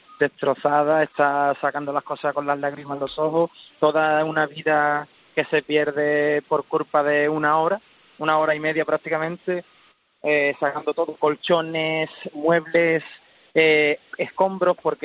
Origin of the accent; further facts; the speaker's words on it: Lepe, Andalusia, Spain; Estoy en una casa de mi pueblo, de aquí del EP, que me he metido hecho una mano, me he salido a la calle después de comer